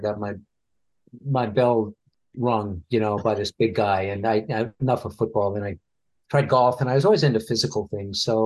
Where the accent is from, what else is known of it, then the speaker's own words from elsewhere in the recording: Richmond, Virginia, United States; I grew up in Richmond, Virginia